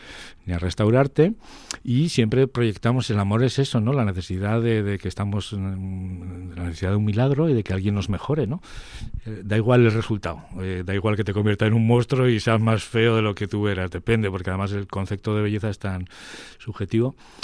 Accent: Aragon, Spain; sucediese allí en Aragón, en mi tierra

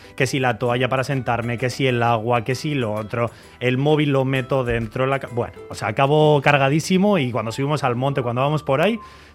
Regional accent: Valle de Trápaga, Basque Country, Spain; now in Portugalete, Spain; yo soy trapagarandarra, soy del Valle de Trápaga, pero resido desde hace algunos añitos ahí en Portugalete

